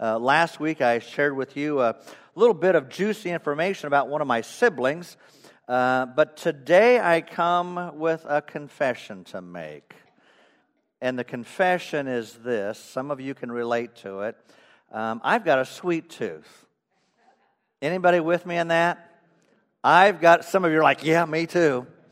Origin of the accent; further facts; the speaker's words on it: Monmouth, Illinois, United States; my mom worked part-time at a department store in downtown Monmouth, Illinois, my hometown, Western Illinois.